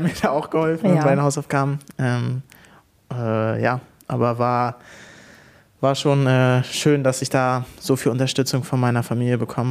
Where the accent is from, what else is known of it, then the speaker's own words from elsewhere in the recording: Hohensprenz, Mecklenburg-Vorpommern, Germany; ich komme aus dem Dorf Hohensprenz und da bin ich aufgewachsen, war dann in der Nähe in der Schule in Lage, bin zwischenzeitlich in Rostock dann in der Schule gewesen.